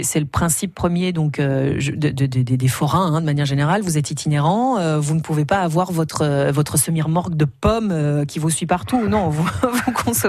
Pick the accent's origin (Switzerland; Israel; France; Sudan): France; Nouvelle-Aquitaine; ce qui se passe depuis quelques jours chez nous en Béarn